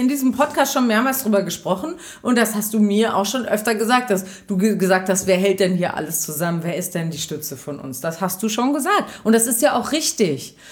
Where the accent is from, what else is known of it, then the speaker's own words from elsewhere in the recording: Lower Saxony, Germany; ich komme aus dem Wendland